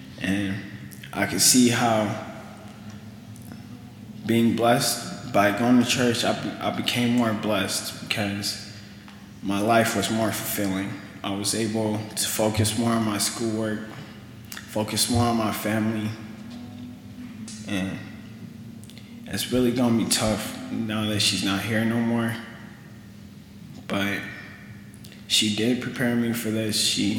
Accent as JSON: {"language": "English", "country": "Kenya", "said": "I am from Africa. I was born in Kenya, and I came here at COS the first time, I believe, March 16, 2006."}